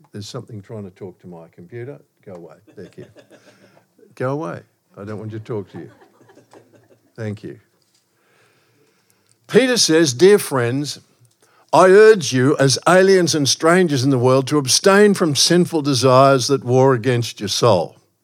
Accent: Melbourne, Victoria, Australia; I'm from Melbourne, Australia, the most locked down capital in the world for 2021.

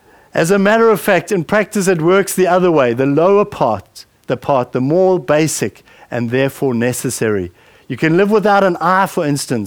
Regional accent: South Africa; Don't label yourself, well, I'm South African. No, I'm a child of the kingdom. And I'm also a British citizen

